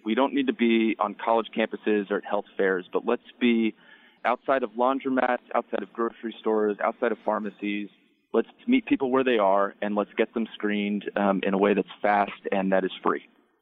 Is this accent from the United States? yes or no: yes; Boone, North Carolina, United States; So I'm originally from Boone, North Carolina, over near Tennessee.